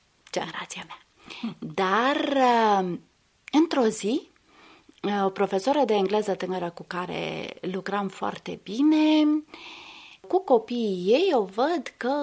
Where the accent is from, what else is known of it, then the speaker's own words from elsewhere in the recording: Romania; Eu sunt româncă, am adus un pic de latinitate, un pic de culoare.